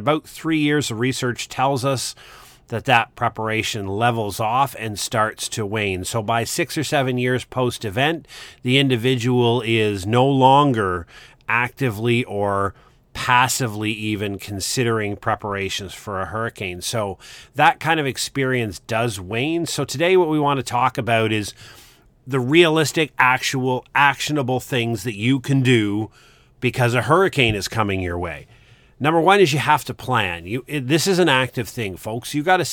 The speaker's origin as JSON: {"language": "English", "region": "Nova Scotia", "country": "Canada", "tie": "born or raised there", "said": "I'm a blue noser. I grew up in Nova Scotia, spent the vast majority of my early years there before I joined the Army and went to chase the world."}